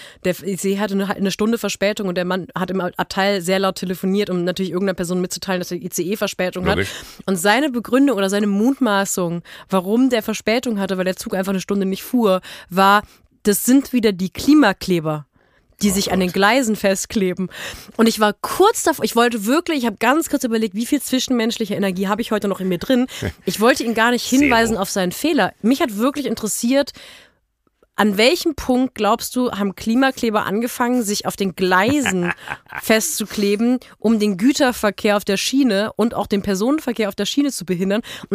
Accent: Kempen, North Rhine-Westphalia, Germany; also born or lived in Black Forest; Ich bin in Kempen geboren und in Kempen zum Teil groß geworden und dann in Schwarzwald gezogen. Aber ja. ich kann Kempsch platt.

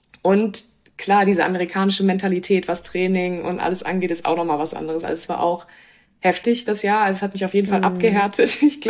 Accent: Kassel, Hesse, Germany; born there; 23 Jahre alt, komme gebürtig aus Kassel

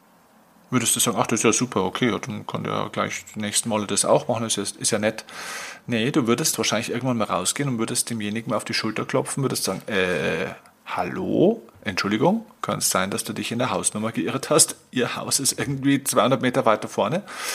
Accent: Bavaria, Germany

